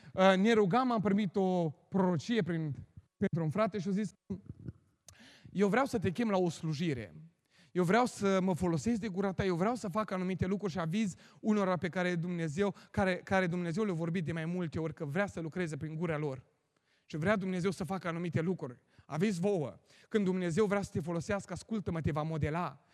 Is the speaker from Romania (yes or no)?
yes; Romania; eu am crescut în România, îmi place să fac focul